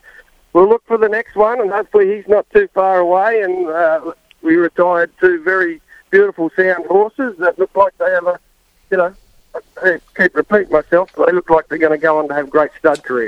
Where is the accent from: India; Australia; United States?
Australia; See, I personally, being an Aussie, it'd be great to see him down there